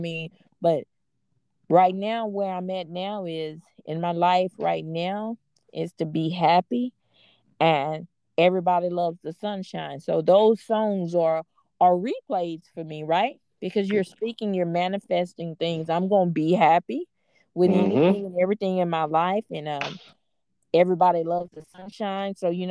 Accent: Houston, Texas, United States; I'm from Fifth Ward, so you know, my mouth is slick, and I'm gonna call you on your bull crap.

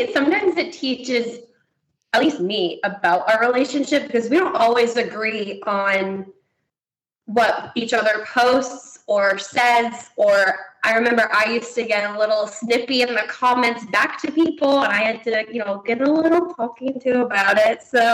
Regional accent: California, United States; We grew up on the East Bay, so like all of our stuff was always Dell's at like field trips or field days.

